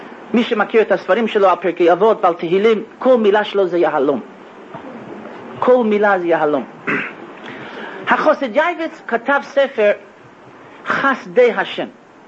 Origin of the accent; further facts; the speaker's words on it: United States; אני מכירים מהרי שלי שאני אמריקאי, אני בתור אמריקאי אני אומר